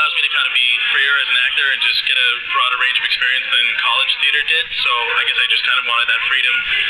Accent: Boston, Massachusetts, United States; I am originally from Boston, but I go to URI.

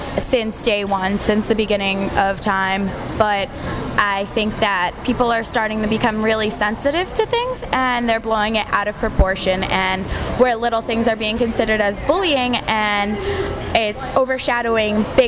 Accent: Peabody, Massachusetts, United States; I'm from Peabody, Massachusetts.

